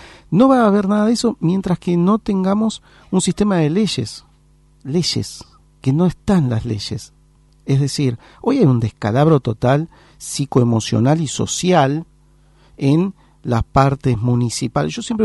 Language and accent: Spanish; Pilar, Buenos Aires Province, Argentina; vuelvo de nuevo de donde soy, de Pilar. Y en Pilar, hoy vos ves a la gente que está propiciando política